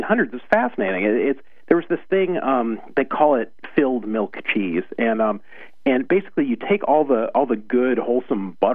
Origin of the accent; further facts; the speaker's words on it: United States; I grew up on Kraft Singles and Velveeta, like most, Americans of my age.